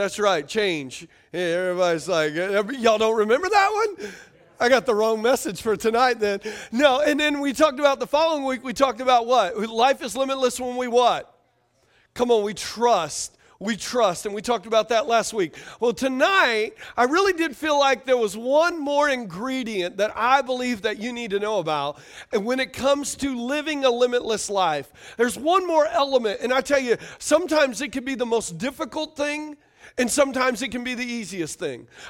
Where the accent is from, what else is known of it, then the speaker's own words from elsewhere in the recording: Louisiana, United States; I grew up on boats. I grew up in Louisiana. So from a little kid, my grandpa and my dad oystered, shrimped, fish.